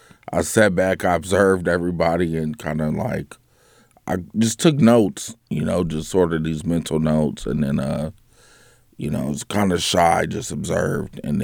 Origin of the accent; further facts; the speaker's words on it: Cleveland, United States; now in Sacramento, United States; Sacramento's where I started at. I grew up in Cleveland, but yeah, comedy here in Sacramento